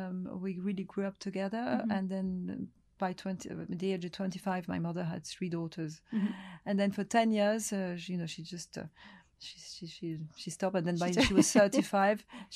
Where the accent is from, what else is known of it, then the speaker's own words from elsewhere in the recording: Nouvelle-Aquitaine, France; also born or lived in Africa; So, and I come from Gascony, and it's somewhere where I love to go.